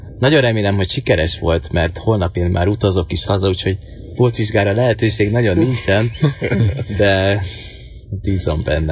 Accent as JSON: {"language": "Hungarian", "country": "Hungary", "said": "aki a faluról, egy magyar faluból származok"}